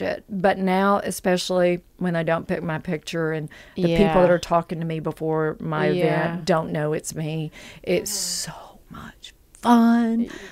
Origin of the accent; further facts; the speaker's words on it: the South, United States; Now I'm from the South. I was supposed to get a double name.